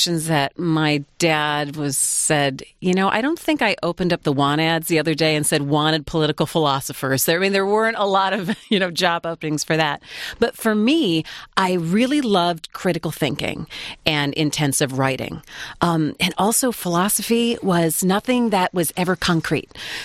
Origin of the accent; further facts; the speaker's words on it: Troy, Michigan, United States; I grew up in Southeast Michigan. I grew up in Troy, and I never thought that I would end up in the same place that I grew up.